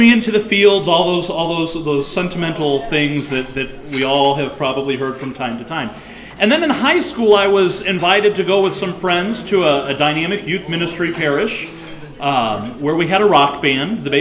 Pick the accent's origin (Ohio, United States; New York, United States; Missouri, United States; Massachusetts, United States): Missouri, United States; St. Louis; I grew up here in St. Louis